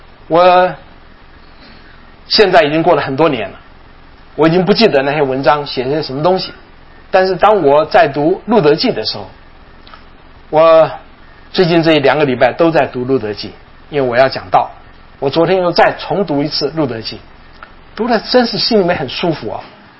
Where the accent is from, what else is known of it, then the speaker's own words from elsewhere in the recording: Taiwan; 我小的时候在台湾的时候